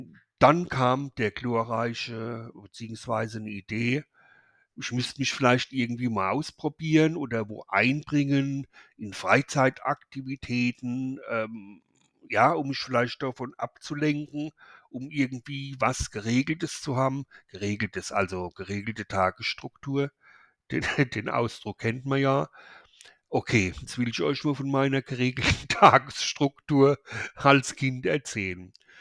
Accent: Ludwigshafen, Rhineland-Palatinate, Germany; Ich bin dann bei meinen Eltern, leiblichen Eltern aufgewachsen. Aufgewachsen in der Perle der Südpfalz, Ludwigshafen.

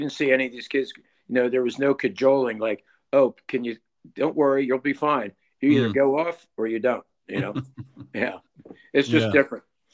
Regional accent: Pennsylvania, United States; I never would have dreamed of when I was, you know, a young swimmer growing up outside of Philadelphia.

